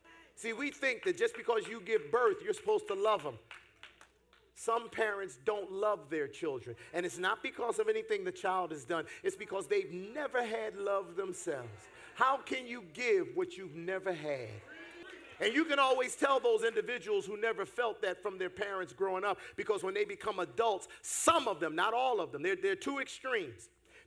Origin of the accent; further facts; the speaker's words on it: Pennsylvania, United States; You know, I'm from Pennsylvania